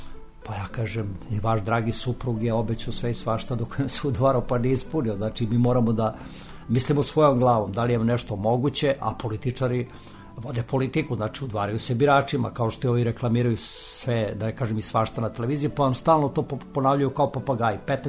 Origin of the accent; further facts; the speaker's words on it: Selevac, Šumadija and Western Serbia, Serbia; ja sam došao iz Selevca i radim po ugovoru u ovom servisu